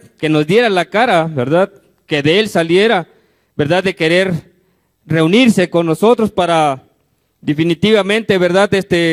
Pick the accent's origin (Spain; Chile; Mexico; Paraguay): Mexico; inaceptable, como mexicano, como cualquier persona de cualquier país